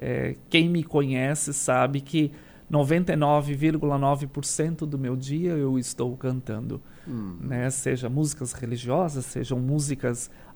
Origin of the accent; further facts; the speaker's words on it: Linha Torres, Santa Catarina, Brazil; now in Criciúma, Brazil; sou de Linha Torres, lugar este que eu tenho muito orgulho de ser, carrego com muito carinho meu coração, por mais que hoje não estou mais morando em Linha Torres, moro em Criciúma, mas nasci ali, me criei